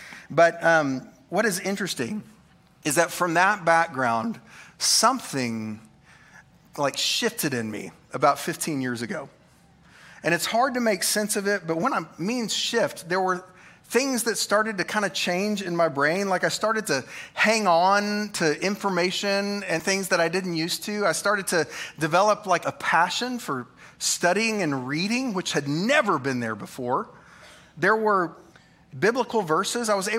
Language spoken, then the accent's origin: English; Oklahoma, United States; Like, this is the perfect picture of my home state.